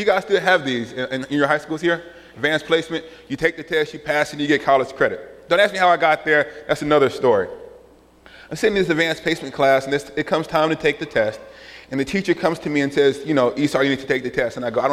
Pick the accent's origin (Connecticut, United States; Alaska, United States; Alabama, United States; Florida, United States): Alabama, United States; You know, the guys, I'm from the South, Alabama.